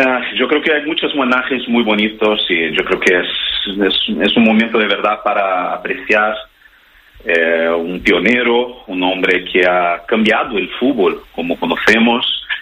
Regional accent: Brazil; Spanish is a second language; Yo creo que el fútbol es parte de nuestra identidad como brasileños, ¿no?

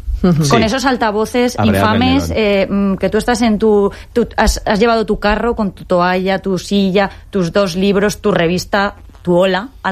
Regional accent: Cuenca, Castilla-La Mancha, Spain; aunque yo llevo aquí más años que la tos viviendo, yo soy de Cuenca.

